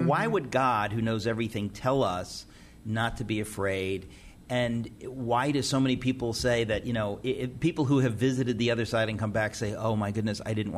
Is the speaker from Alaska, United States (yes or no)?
no; Queens, New York, United States; Well, you and I are both from Queens, New York.